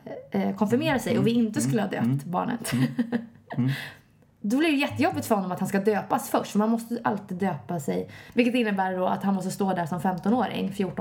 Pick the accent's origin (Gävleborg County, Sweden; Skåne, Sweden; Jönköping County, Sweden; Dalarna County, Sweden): Gävleborg County, Sweden; Gävle; Ja, det är Gävle.